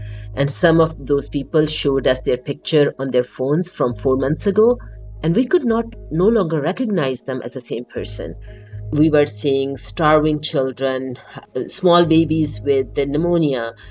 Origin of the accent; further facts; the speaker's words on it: Canada; I'm a Canadian physician working and living in Calgary area.